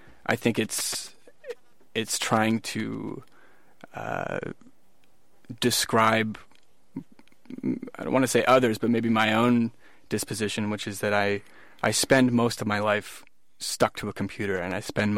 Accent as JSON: {"language": "English", "town": "Berkeley", "region": "California", "country": "United States", "tie": "born or raised there", "said": "I obviously grew up next to the bay. I grew up in Berkeley, and it's always been an incredibly important thing."}